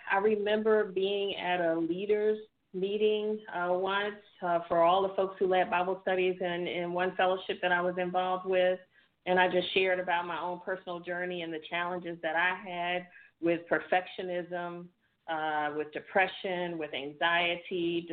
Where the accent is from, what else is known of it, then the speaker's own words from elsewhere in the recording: Washington, District of Columbia, United States; Growing up, I was born in Washington, D.C. My dad was a police officer in the 60s.